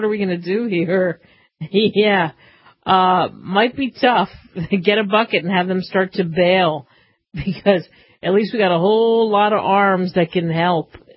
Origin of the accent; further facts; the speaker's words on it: New Jersey, United States; Since I grew up outside of the Jersey Pine Barrens, it was people would talk about Bigfoot.